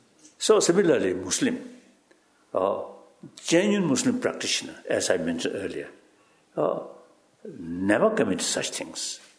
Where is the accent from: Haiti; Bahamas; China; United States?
China; Amdo; I'm Tibetan, and particularly I come from Amdo area.